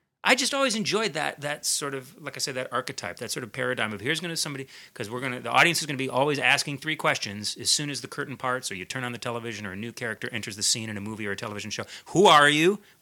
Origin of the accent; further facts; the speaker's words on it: Milwaukee, Wisconsin, United States; when you're the only Buddhist kid growing up in Milwaukee, and it's 1979